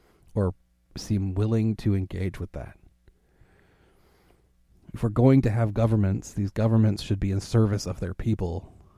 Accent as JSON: {"language": "English", "country": "Canada", "said": "I mean, Christ, I'm a Canadian. I can't even vote in an American election."}